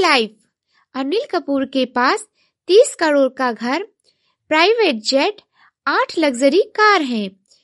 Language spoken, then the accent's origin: Hindi; Gonda, Uttar Pradesh, India; और मैं गोंडा जिले से हूँ।